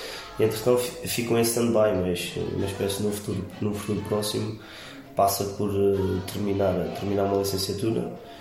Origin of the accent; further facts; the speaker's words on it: Messines, Faro, Portugal; Depois pedi ao meu tio para ingressar no clube da minha terra